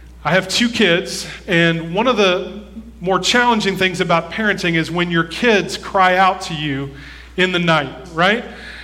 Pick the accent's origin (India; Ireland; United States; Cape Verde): Ireland; Now, I'll say spending a lot of time out in the sun as an Irishman with fair skin is not a great idea for me.